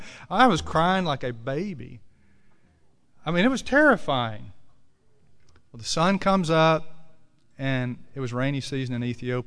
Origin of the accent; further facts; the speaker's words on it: Mississippi, United States; I'm like, y'all, I'm from Mississippi. You turn the heat on when it gets below 70, right?